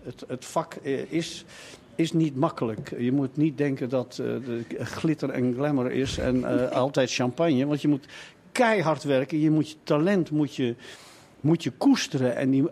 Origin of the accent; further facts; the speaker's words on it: Amsterdam, North Holland, Netherlands; ik ben een echte Amsterdammer